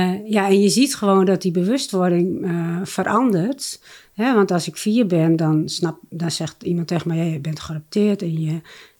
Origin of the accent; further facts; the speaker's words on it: Friesland, Netherlands; also born or lived in India; Ik ben geboren in India en door adoptie in Friesland opgegroeid.